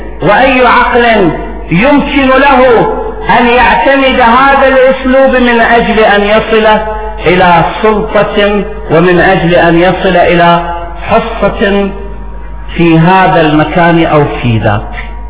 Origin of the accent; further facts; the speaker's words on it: Iraq; حينما نعبر عن إبائنا وعن سمونا كعراقيين